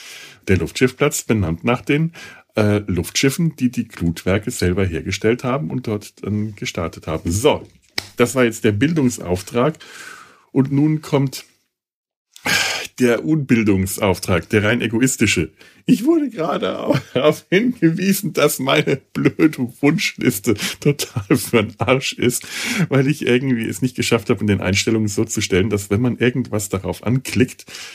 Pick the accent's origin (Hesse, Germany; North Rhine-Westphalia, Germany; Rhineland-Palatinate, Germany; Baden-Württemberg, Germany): North Rhine-Westphalia, Germany; Cologne; Ich bin ein Kölner Gorilla